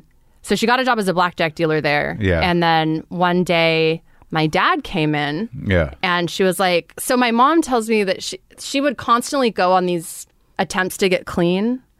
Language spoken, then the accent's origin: English; Fresno, California, United States; born or raised there